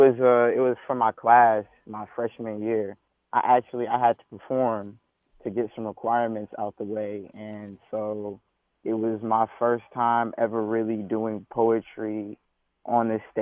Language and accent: English; Raleigh, North Carolina, United States; Like, I grew up in Raleigh, so I went through Raleigh schools